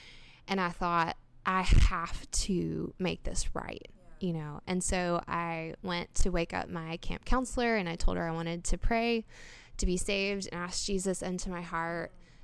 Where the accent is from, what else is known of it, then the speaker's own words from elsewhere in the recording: Memphis, Tennessee, United States; now in Nashville, United States; I've lived in Nashville for almost 5 years now, five years this summer. I'm originally from Memphis. I moved around a little bit, but ultimately landed here.